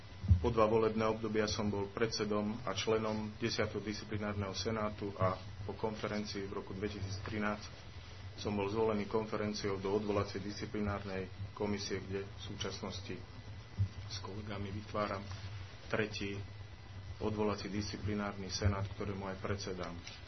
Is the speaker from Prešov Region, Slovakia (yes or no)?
no; Banská Bystrica, Banská Bystrica Region, Slovakia; Som z Banskej Bystrice